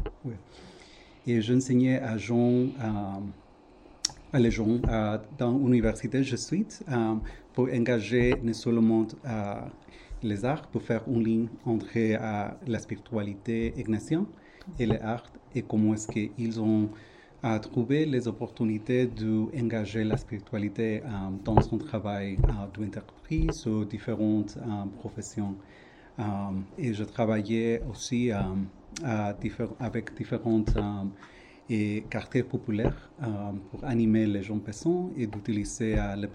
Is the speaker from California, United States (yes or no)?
yes; Los Angeles, California, United States; French is a second language; also born or lived in Mexico; now in Paris, France; Et mon province est de Californie. Je suis né à le Mexique, puis j'ai grandi à les États-Unis, à Los Angeles, à Californie.